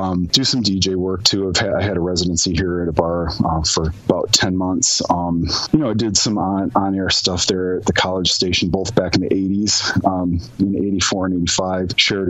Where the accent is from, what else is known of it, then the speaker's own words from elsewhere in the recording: Chicago, Illinois, United States; born there; also born or lived in upstate New York / Michigan; I'm not. I was born in Chicago. My family moved around all over upstate New York, a couple different places in Illinois. We lived in a small town in upper Michigan, right across from the Thumb.